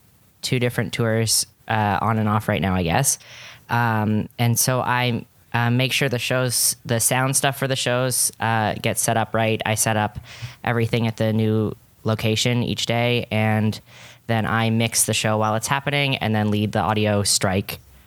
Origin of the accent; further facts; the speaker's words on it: Ontario, Canada; Yeah, I live in Toronto. I grew up just outside of it.